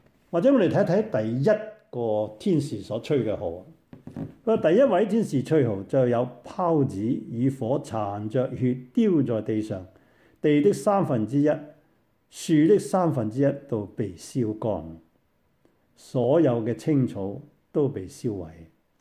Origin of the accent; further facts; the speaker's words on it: China; 我们中国人以为世界呢就有五大元素组成嘛